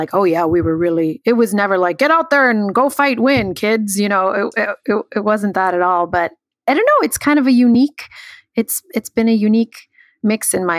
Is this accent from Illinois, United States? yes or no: yes; Chicago, Illinois, United States; Both Cubs and White Sox, because, you know, we grew up in Chicago.